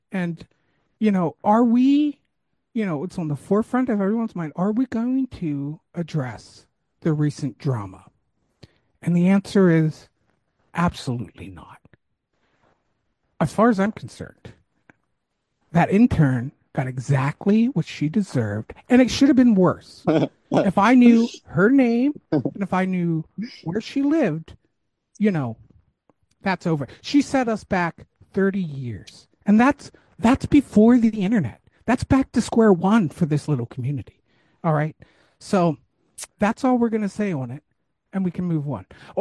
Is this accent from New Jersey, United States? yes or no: no; Gettysburg, Pennsylvania, United States; I'm from Gettysburg. Didn't grow up there. I've been there. My grandparents lived there in a trailer.